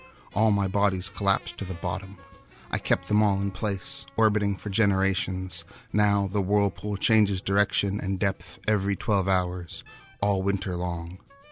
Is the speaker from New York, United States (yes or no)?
yes; Niagara Falls, New York, United States; I grew up just outside of Niagara Falls, and I watched a city die over the course of a couple decades.